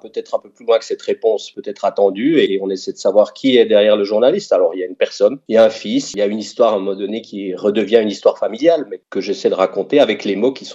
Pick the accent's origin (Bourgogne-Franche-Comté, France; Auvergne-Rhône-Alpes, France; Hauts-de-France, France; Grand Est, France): Bourgogne-Franche-Comté, France; je suis jurassien, je suis même plus que ça, je suis à Joulot.